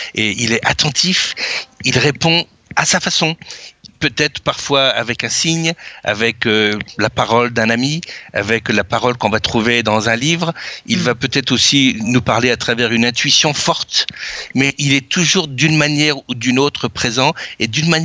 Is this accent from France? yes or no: yes; France; une carte de France, parce que je suis français